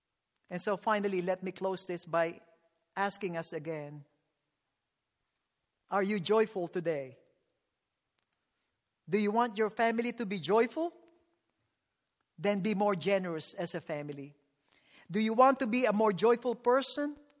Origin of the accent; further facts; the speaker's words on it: Philippines; moved away; Growing up in the Philippines where you have a subsistence life